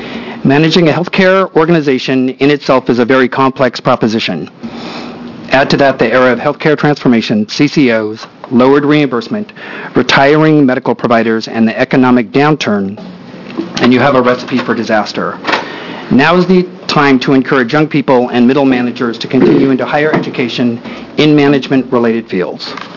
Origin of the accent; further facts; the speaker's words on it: Astoria, Oregon, United States; I'm from Astoria, Oregon.